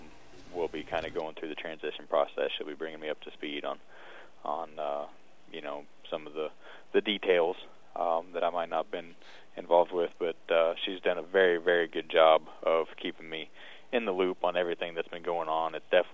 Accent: Burlington, United States; I was born and raised here in Burlington, so this is ultimately kind of where my career hopes had always wanted to get me to.

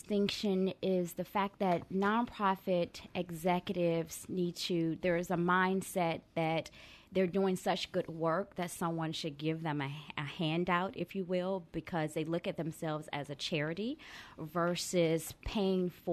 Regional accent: Maryland, United States; Well, I'm from Maryland. I am from Maryland, but there are definitely some Southern roots there, obviously. But being from the D.C. metropolitan area, we try to act like big city folks.

